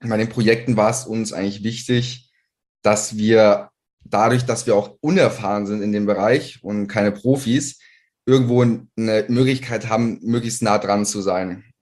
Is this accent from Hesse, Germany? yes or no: no; Bavaria, Germany; born there; gebürtiger Niederbayer. Bei uns unten gibt es keine Weinberge.